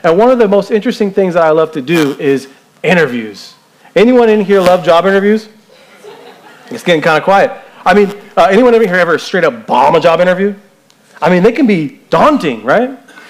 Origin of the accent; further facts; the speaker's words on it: Las Vegas, Nevada, United States; I was born and raised here in Las Vegas. You probably don't see that a lot.